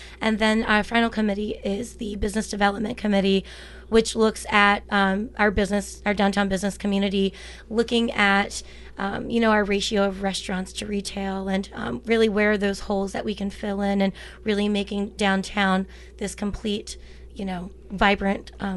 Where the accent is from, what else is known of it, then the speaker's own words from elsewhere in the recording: Virginia, United States; moved away as an adult; now in Astoria, United States; I'm originally from Virginia, born and raised, and moved to Oregon about 4.5 years ago. And I've been in Astoria